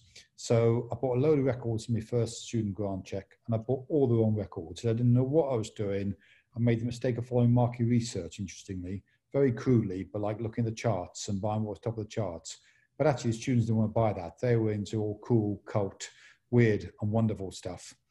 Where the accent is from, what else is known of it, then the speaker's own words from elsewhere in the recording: South East England, United Kingdom; born there; also born or lived in Malaya / Germany; So my dad was in the army. So as a young kid, lived all around the world. So I was born in Hampshire, but I lived there for a few months. So can't remember that at all. Lived in Malaya, lived in Germany, came back to England.